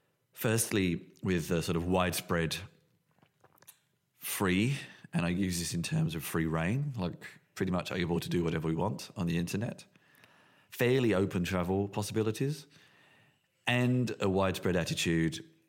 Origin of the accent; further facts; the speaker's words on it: Berlin, Germany; sometimes when you say, I'm from Berlin, and they look at you like, what? You don't sound German.